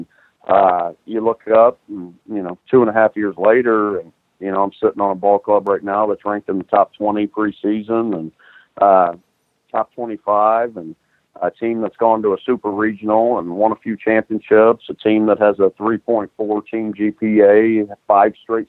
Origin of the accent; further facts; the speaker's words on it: Texas, United States; We grew up 1.5 hours from here. We grew up in the Houston area, and so it's great to be back in Huntsville.